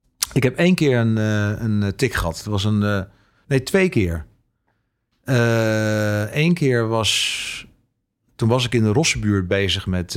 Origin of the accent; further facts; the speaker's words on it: Groningen, Netherlands; Ik kom oorspronkelijk uit Groningen.